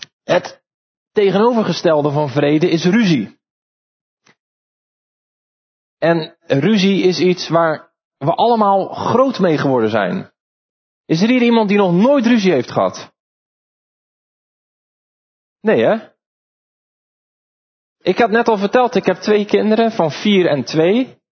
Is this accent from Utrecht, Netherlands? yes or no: no; Dordrecht, South Holland, Netherlands; Ik kom uit Dordrecht.